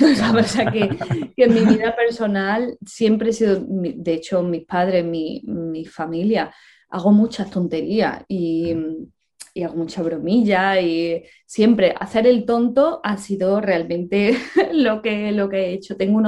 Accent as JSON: {"language": "Spanish", "town": "Puente Genil", "region": "Andalusia", "country": "Spain", "tie": "born or raised there", "said": "yo ahora estoy en Puente Genil, que es mi pueblo"}